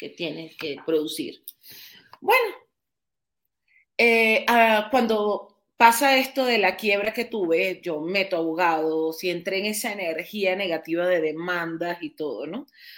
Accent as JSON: {"language": "Spanish", "country": "Venezuela", "moved": "yes", "lives_now": "Mexico", "said": "yo soy venezolana, voy a cumplir 7 años aquí en México."}